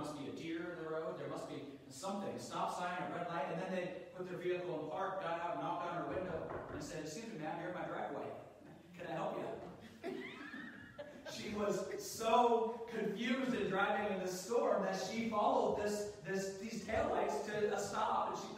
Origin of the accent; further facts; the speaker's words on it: Utah, United States; Now, I remember growing up in Utah, and it was a particularly dry area.